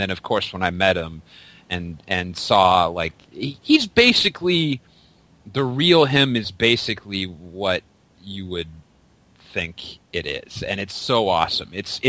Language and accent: English; Mississauga, Ontario, Canada; Cool, me too, man. I'm from Mississauga